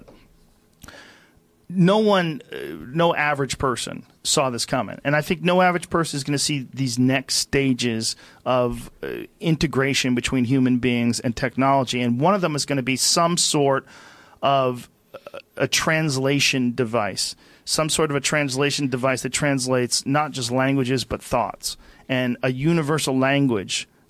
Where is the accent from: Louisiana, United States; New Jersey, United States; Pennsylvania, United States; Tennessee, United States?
New Jersey, United States; born there; the random chance that you were born in Maryland and I was born in New Jersey.